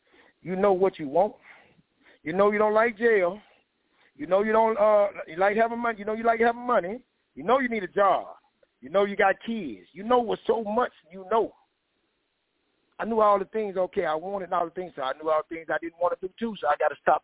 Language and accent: English; Oakdale, United States; born there; I can't blame I was born in Oakdale, a little small town.